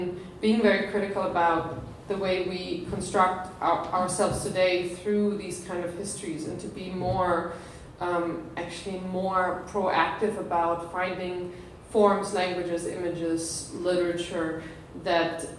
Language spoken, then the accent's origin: English; Germany; I think when I grew up in Germany